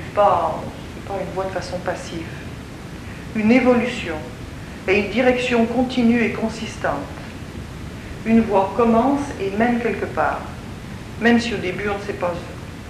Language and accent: French; France; now in United Kingdom; Je suis française, mais j'ai quitté la France en 68 et j'ai vécu la plupart du temps dans des pays de langue anglaise. Et je suis en ce moment en Angleterre.